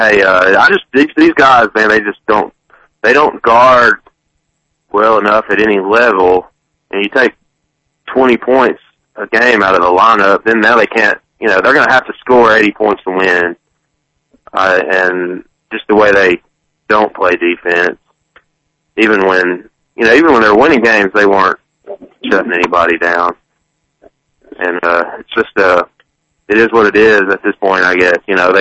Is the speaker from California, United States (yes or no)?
no; Tennessee, United States; I'm from West Tennessee originally, so I like to see those West Tennessee kids do well.